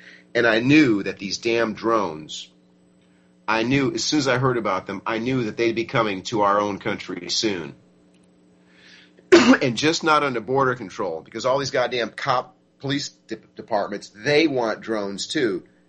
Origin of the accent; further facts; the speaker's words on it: United States; Well, importantly, I, as an American, I actually know where that is.